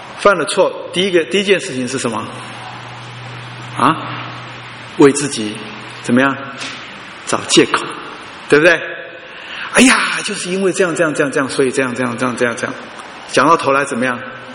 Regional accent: China; 我们中国人不是说什么熟能生巧，对不对？

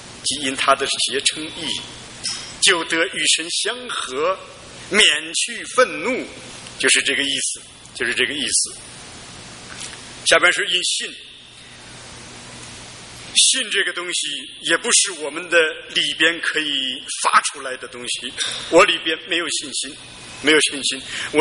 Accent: China; 思想的都是我们中国人有那么悠久的历史，地大物博，人口众多

